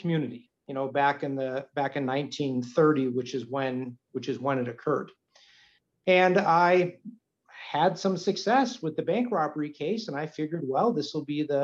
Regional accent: Milwaukee, Wisconsin, United States; now in Green Bay, United States; And I'm a transplant from Milwaukee, so I didn't grow up in Green Bay.

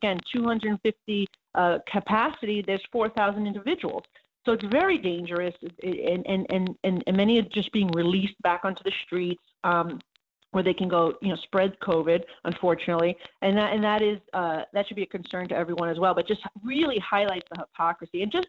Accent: New York, United States; and I'm from New York

